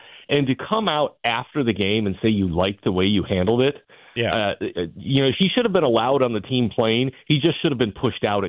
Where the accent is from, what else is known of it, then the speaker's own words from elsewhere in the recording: Chicago, Illinois, United States; I grew up in Chicago.